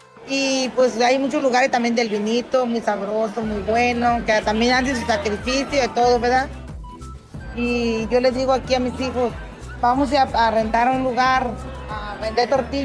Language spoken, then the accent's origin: Spanish; Sinaloa, Mexico; Yo soy de Sinaloa